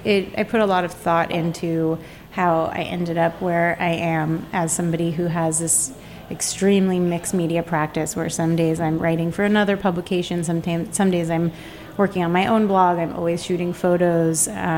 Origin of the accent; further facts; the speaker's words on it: New York, United States; But, I think growing up in New York is a very, you're immediately expected to be driven and focused.